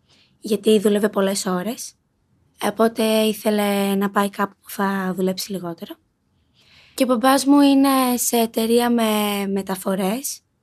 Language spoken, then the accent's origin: Greek; Athens, Attica, Greece; Εδώ, Αθήνα.